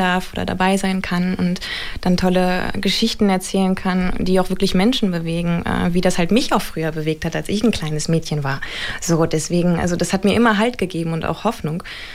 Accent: Osnabrück, Lower Saxony, Germany; Also Osnabrück ist ja erstmal meine Heimat, so, da bin ich ja gut aufgehoben und sicher.

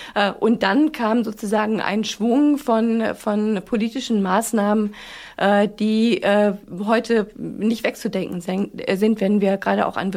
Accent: Northern Germany, Germany; dass ich mich nicht als Norddeutsche, nicht als Deutsche, sondern tatsächlich als Europäerin fühle

